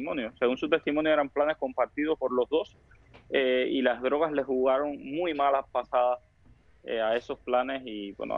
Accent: Cienfuegos, Cuba; Soy cubano, de Cienfuegos, una ciudad preciosa en el centro sur de Cuba.

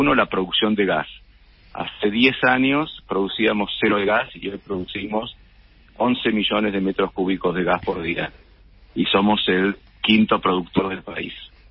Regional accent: Argentina; Los accionistas mayoritarios somos argentinos

